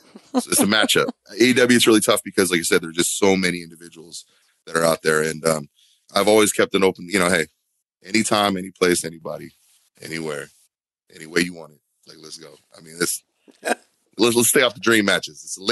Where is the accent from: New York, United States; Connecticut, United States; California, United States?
California, United States; Huntington Beach; Huntington Beach was a big melting pot of a place with, you know, a lot of different cultures and a lot of different great food.